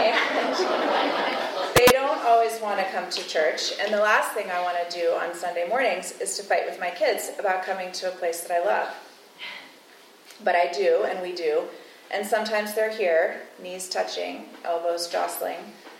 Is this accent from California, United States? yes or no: no; Atlanta, Georgia, United States; also born or lived in New Hampshire; I come because that is what we did growing up in Atlanta, where everyone went to church, and later in New Hampshire.